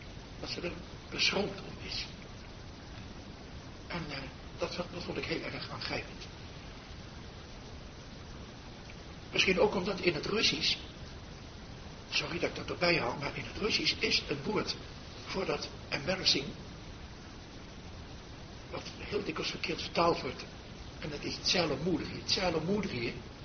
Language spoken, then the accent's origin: Dutch; Nijmegen, Gelderland, Netherlands; Misschien weet u het niet, maar u weet dat ik uit Nijmegen kom.